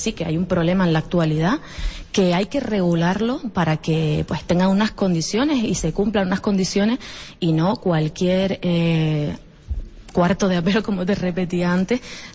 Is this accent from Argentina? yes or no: no; Tejina, Canary Islands, Spain; yo también soy de Tejina, y en Tejina también se celebra la Semana Santa.